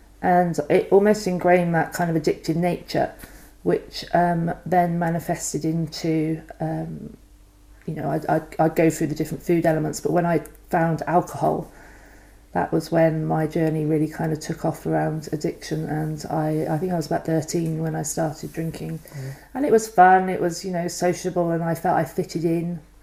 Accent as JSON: {"language": "English", "town": "Banwell", "region": "South West England", "country": "United Kingdom", "tie": "born or raised there", "said": "I grew up in Somerset, a little place, a little village called Banwell, outside of Weston-super-Mare. Lovely place, you know, really nice upbringing."}